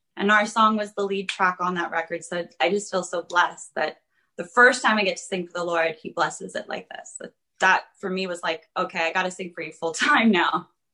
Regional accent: United States; I never voted for Obama, but I never disregarded him or disrespected him because I love being an American.

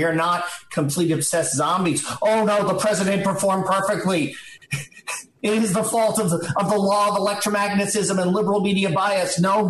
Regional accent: Queens, New York, United States; We're both from Queens. Don and I, the president and I are both from Queens.

